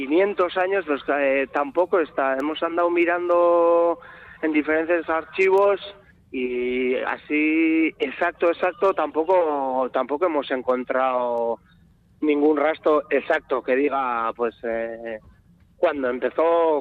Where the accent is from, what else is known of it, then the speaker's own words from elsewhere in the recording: Eibar, Basque Country, Spain; Yo soy natural de Eibar